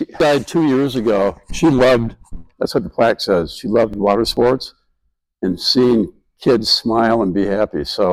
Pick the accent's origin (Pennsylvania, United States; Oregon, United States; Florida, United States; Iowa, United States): Iowa, United States; Cedar Rapids; I'm from Cedar Rapids, Iowa.